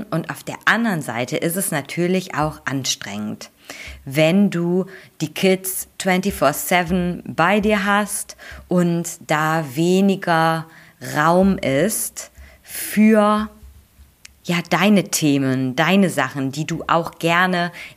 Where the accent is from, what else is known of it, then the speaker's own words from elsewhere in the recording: North Rhine-Westphalia, Germany; Ich komme ja auch aus NRW, ne?